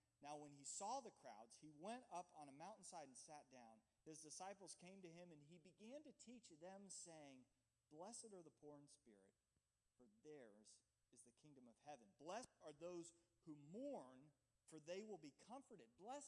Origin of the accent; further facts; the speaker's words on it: Ohio, United States; I know that we're not in my home state of Ohio, but you just know that this was written in a desert land.